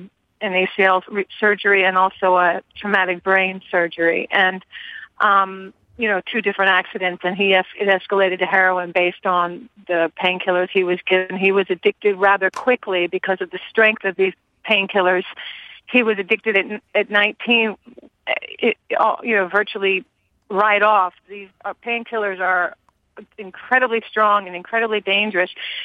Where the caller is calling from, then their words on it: Burlington, Vermont, United States; I'm calling from Burlington, Vermont.